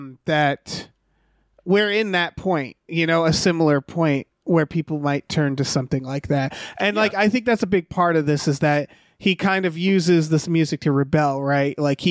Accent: Massachusetts, United States; That's just not my world. I grew up in Massachusetts. There's plenty of private schools.

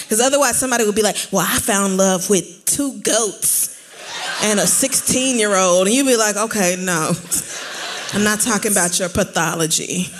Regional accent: Southern United States, United States; I grew up in the Bible Belt. My mama was not having it, okay?

